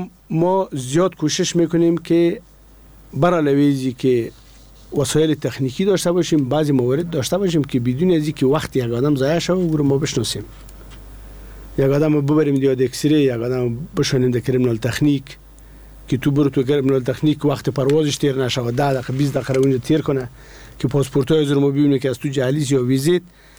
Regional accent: Afghanistan; موږ د افغانستان خلک دی

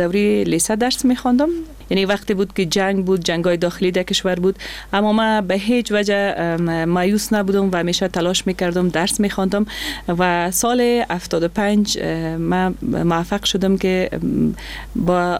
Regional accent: Afghanistan; خب در افغانستان با تاسف زن بودن مشکلات خود داره، با وجود از اینکه ما در خانواده روشن فکر چانس آوردیم که در خانواده روشن فکر به دنیا آمدیم

